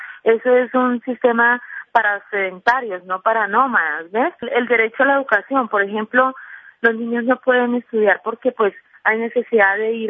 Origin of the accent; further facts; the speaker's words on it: Colombia; nosotros tenemos cédula colombiana, somos ciudadanos colombianos, tenemos una connotación étnica que somos gitanos.